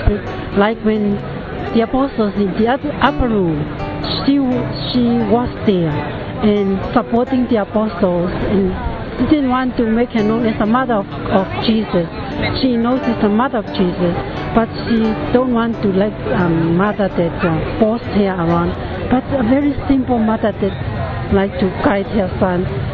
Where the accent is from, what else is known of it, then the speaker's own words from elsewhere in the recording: Tonga; now in Rome, Italy; I'm from Tonga, but I'm staying in Rome in the meantime.